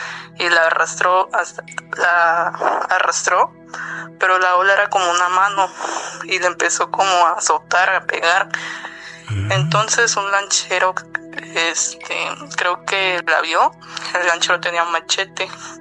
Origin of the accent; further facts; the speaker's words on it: Puerto Escondido, Oaxaca, Mexico; Soy de Puerto Escondido, sí, Oaxaca.